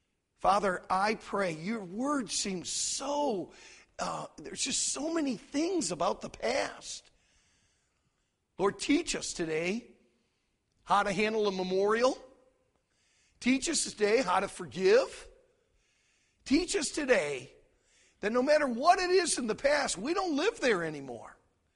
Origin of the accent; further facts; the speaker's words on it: Detroit, Michigan, United States; Well, I was born and raised in Detroit. Hadn't been back in Detroit for a few years